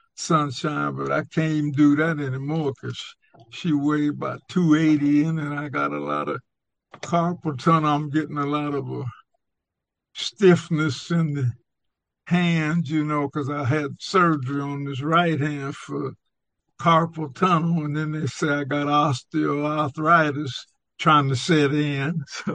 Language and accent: English; Long Beach, California, United States; So we had Dr. Williams as a black doctor in Long Beach, you know, because we were born and raised in Long Beach.